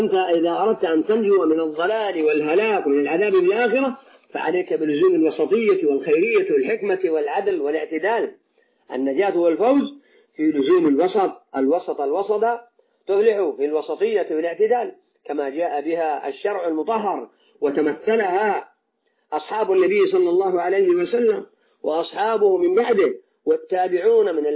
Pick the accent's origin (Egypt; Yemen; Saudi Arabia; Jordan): Saudi Arabia; نحن في هذه البلد المبارك، نحن في بلدنا المملكة العربية السعودية